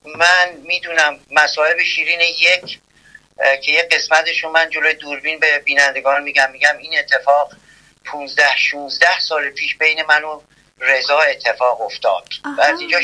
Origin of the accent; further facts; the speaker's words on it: Iran; رو همین اصل انقدر عاشق ایران و وطنم هستم